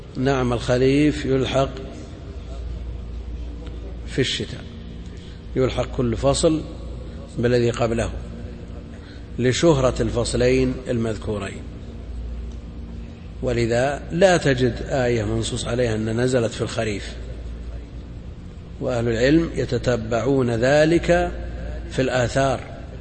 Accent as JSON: {"language": "Arabic", "region": "Najd", "country": "Saudi Arabia", "said": "لها شروح معروفة في الحجاز، ما هي معروفة عندنا في نجد لكن هي معروفة في الحجاز"}